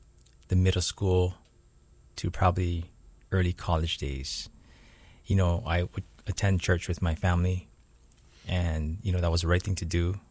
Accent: Honolulu, Hawaii, United States; also born or lived in Waipio Gentry; I grew up in Honolulu, Hawaii, and grew up about half my life in there, and then I moved over to Waipio Gentry, so I had the best of both worlds in the city and in the countryside.

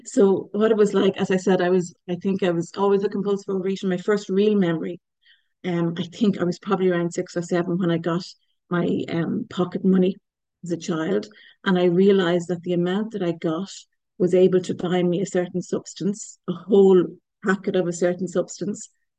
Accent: Ireland; I don't know if anyone can pick up my accent. I'm Irish, I'm in Ireland

